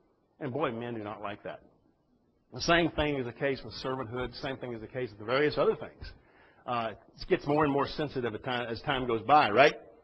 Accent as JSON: {"language": "English", "region": "Texas", "country": "United States", "tie": "born or raised there"}